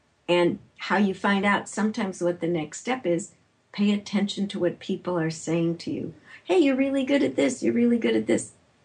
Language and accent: English; Chicago, Illinois, United States; I'm from Chicago. I'll talk about deep dish pizza for an hour.